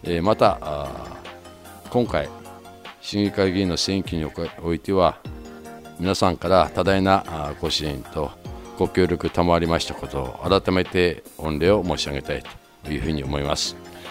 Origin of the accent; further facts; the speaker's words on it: Omonogawa, Akita, Japan; 出身は物川町です。